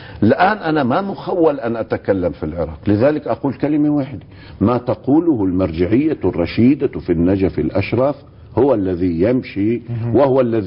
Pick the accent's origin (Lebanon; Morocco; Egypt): Lebanon; هو قرن في كلامه أن عندنا في لبنان محكمة